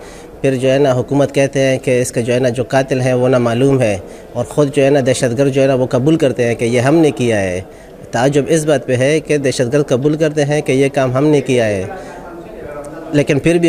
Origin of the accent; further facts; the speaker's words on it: Pakistan; میں نے آپ سے کہا کہ میں پاکستان سے ہوں